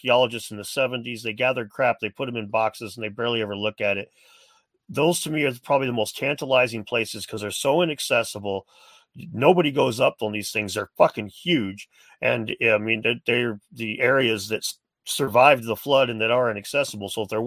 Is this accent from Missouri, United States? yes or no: yes; Missouri, United States; Yeah. I grew up near St. Louis, and they raised a bunch just to build the city.